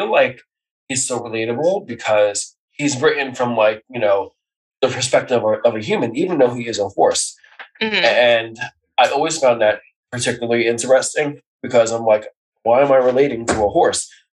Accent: New York, United States; being from New York, being a New Yorker, I feel like there's a small piece in all of us from that lovely state

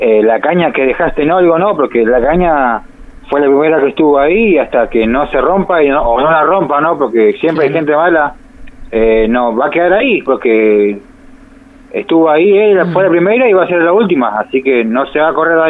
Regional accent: Argentina; Y yo calculo, como todo argentino, ¿no?

